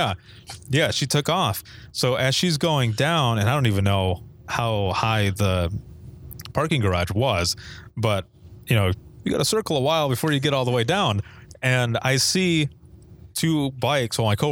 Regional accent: Indiana, United States; I said, I'm from Indiana, but I have cross streets.

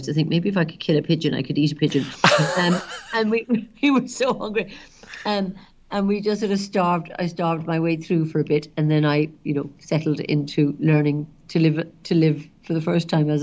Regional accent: Ireland; There wasn't a lot growing up while I was growing up there.

